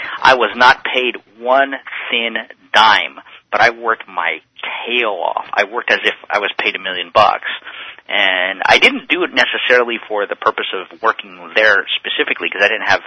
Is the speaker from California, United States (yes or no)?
yes; California, United States; born there; I was born in the States, in California